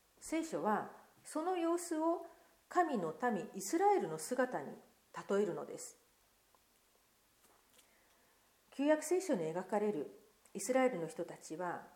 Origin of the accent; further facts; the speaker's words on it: Kyushu, Japan; 特に私は九州育ちですので環境の違いがとっても大きくて